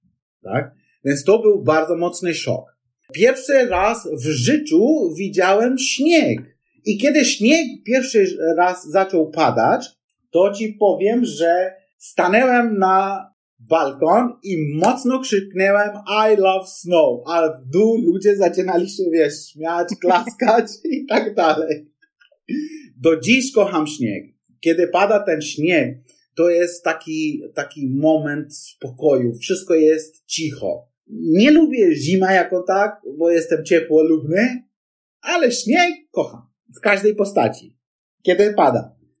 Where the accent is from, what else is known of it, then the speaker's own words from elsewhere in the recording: New Delhi, Delhi, India; Polish is a second language; now in Elbląg, Poland; Jestem z stolicy, proszę pana.